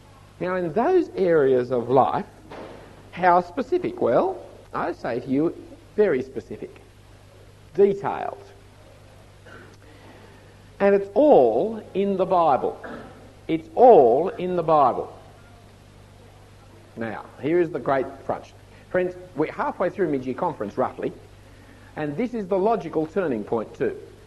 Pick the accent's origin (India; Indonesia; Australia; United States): Australia; born there; first language English; I speak English because I was born in Australia to English-speaking parents.